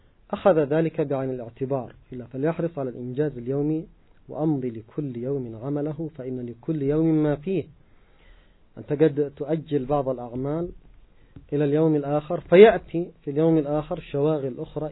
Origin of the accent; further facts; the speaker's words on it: Yemen; مثلا عندنا في اليمن البعض من الناس قد يضيع وقته ليلا وهو يمضغ القات